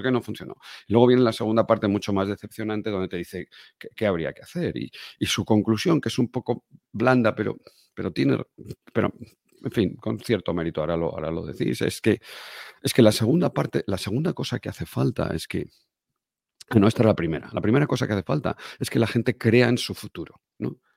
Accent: Spain; En España, en la España que yo conocí, en la España de niño, en la España franquista

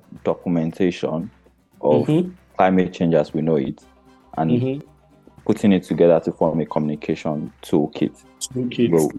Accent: Lagos, Nigeria; English is a second language; I'm a Yoruba person. I grew up in Lagos, born in Lagos, stayed more than 20 years in Lagos. I lived with my parents who are also Yoruba speaking.

